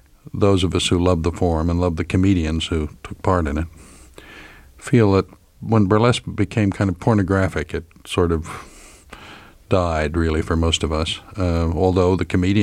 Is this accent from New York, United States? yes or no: no; Philadelphia, Pennsylvania, United States; I grew up in Philadelphia.